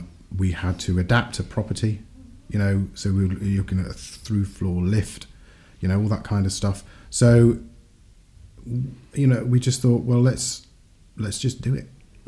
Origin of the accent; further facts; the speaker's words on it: Nottingham, East Midlands, United Kingdom; also born or lived in Italy; So I was born in Italy, and then we travelled abroad, various different places, and then settled mainly in Nottingham.